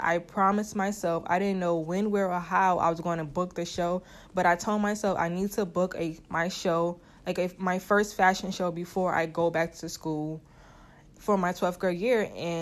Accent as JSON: {"language": "English", "town": "Brooklyn", "region": "New York", "country": "United States", "said": "Now, since I am from Brooklyn, I have family that is in Brooklyn."}